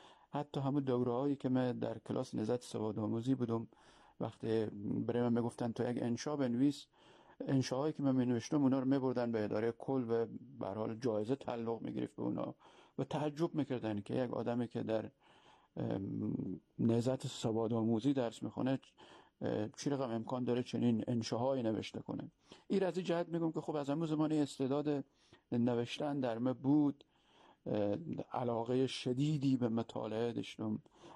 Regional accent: Iran; also born or lived in Herat, Afghanistan; مثل خیلی های دیگه ما هم آواره ایران شدیم.

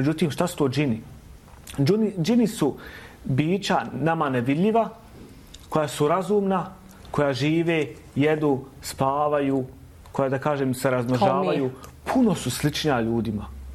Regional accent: Bosnia & Herzegovina; Ne samo kod nas u Bosni i Hercegovini, nego i po arapskom svijetu.

